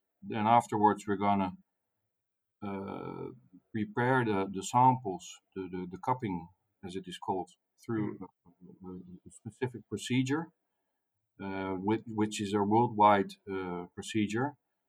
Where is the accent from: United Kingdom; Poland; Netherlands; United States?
Netherlands; I'm from the Netherlands. I'm aged 47.